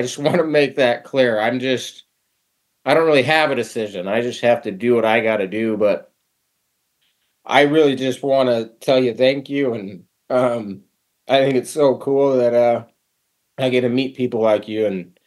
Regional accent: Utah, United States; I was born and raised in Utah, dude.

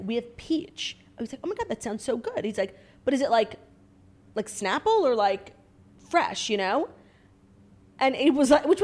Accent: United States; I'm like, yeah, that's me. I'm an American.

